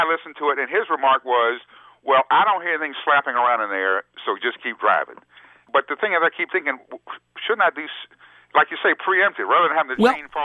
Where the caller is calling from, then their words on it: Baltimore, Maryland, United States; I'm calling from Baltimore, Maryland.